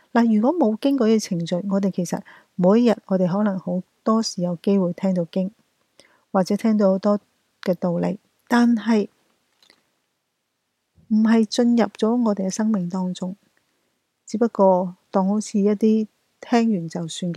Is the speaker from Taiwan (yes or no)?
no; Guangdong, China; accent: Cantonese